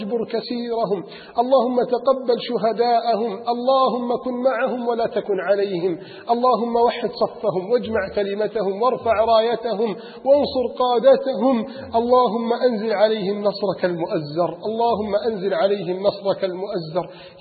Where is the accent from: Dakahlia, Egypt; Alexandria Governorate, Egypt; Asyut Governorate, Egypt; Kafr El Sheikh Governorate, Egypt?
Alexandria Governorate, Egypt; Alexandria